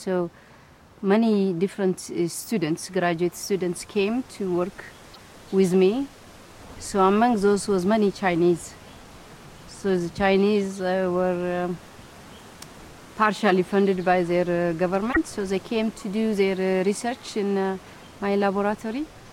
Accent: Ethiopia; when it was announced that I'm from Ethiopia

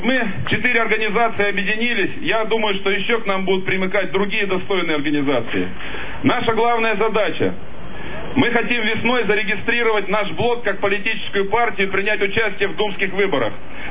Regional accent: Siberia, Russia; Я уже как сибиряк говорю.

